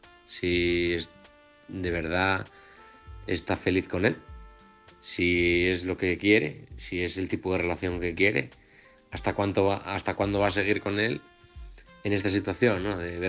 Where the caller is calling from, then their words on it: Oviedo, Asturias, Spain; de Oviedo